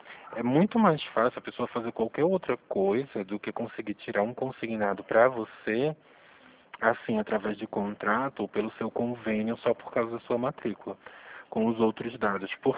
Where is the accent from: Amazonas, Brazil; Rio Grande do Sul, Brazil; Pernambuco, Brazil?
Pernambuco, Brazil; now in São Paulo, Brazil; eu sou pernambucano. Meu número é de Pernambuco. Imagina para mim ter que mandar mensagem para as pessoas dizendo que eu estou aqui em São Paulo.